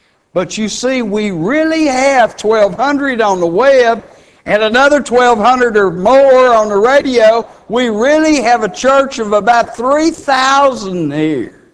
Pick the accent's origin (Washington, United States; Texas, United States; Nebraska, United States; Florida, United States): Texas, United States; also born or lived in Colorado; When I lived in Colorado … because they knew I was from Texas.